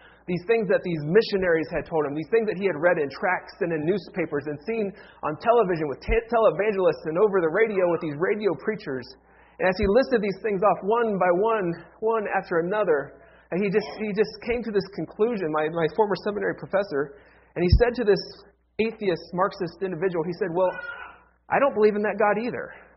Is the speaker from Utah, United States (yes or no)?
no; Ohio, United States; So growing up in Ohio, we had what we would call tornado drills in school.